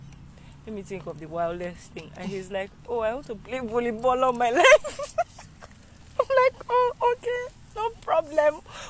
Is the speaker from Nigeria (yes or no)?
yes; Katsina State, Nigeria; also born or lived in Kaduna / Abuja; I grew up in the north. I grew up in Katsina State. I don't know if I grew... I grew up there. I was born and brought up there. But I left... I did my secondary school in Kaduna and Abuja